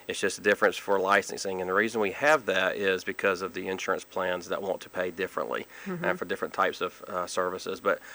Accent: Douglas, Georgia, United States; I grew up in a little town called Douglas, Georgia, down in South Georgia.

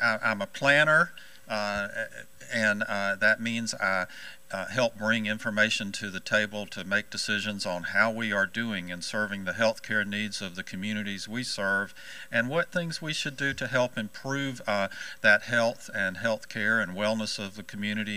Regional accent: Florence, South Carolina, United States; I am from Florence, right here in South Carolina.

